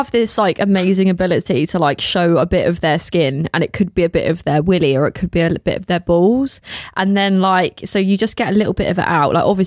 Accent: London, United Kingdom; And we're like, no, like we're from London.

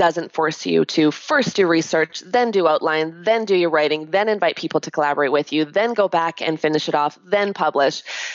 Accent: Canada; I'm Canadian too, so it's even worse.

